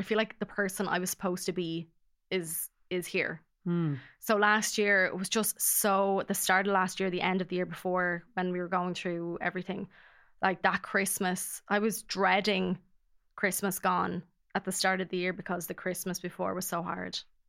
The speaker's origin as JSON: {"language": "English", "town": "Dublin", "region": "Leinster", "country": "Ireland", "tie": "born or raised there", "said": "my family home, where I grew up in Castleknock in Dublin, and then I moved to Lucan after my dad died, and then we moved from Lucan to Wexford. So I don't have a home base."}